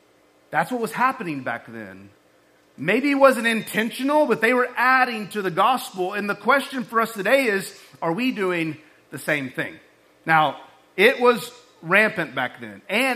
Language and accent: English; Texas, United States; I grew up in West Texas.